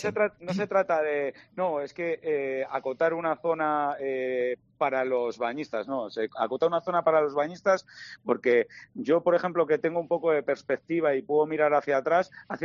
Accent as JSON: {"language": "Spanish", "region": "Cantabria", "country": "Spain", "said": "las personas pues que somos de aquí, que somos de Cantabria"}